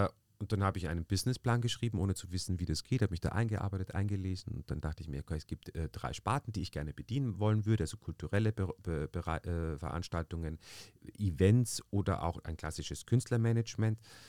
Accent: Bavaria, Germany; also born or lived in Austria; ich bin Österreicher, bin aber in Bayern zur Schule gegangen, habe dann auch in Bayern eine Schauspielschule absolviert

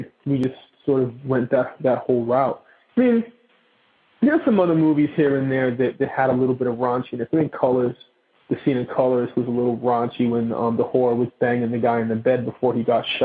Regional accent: Boston, Massachusetts, United States; I mean, when I was a kid, I mean, you know, growing up in Boston, having access to porn was not the easiest thing.

